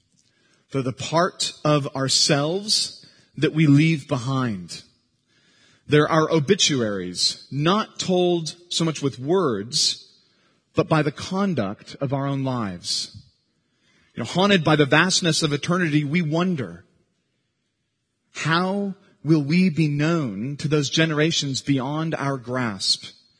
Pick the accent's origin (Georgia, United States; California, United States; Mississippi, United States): California, United States; Santa Cruz; But I was raised in Santa Cruz, California, which makes Berkeley often look a lot like Mayberry compared to Santa Cruz.